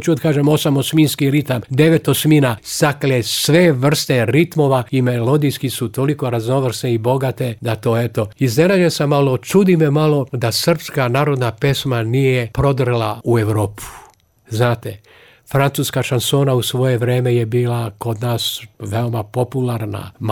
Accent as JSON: {"language": "Serbian", "town": "Prizren", "region": "Prizren District", "country": "Kosovo", "said": "ja sam iz Prizrena."}